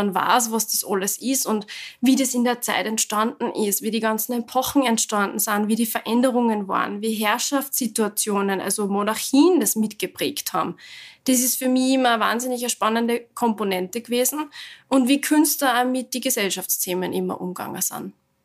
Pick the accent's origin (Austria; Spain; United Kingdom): Austria; Seewalchen am Attersee, Upper Austria; Also ich bin ja in Severichen am Attersee geboren, bin da aufgewachsen.